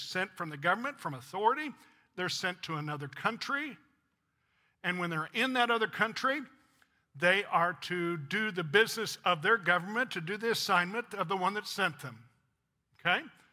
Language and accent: English; Illinois, United States; I was born in Illinois, so I'm from Illinois. I was not born here, okay?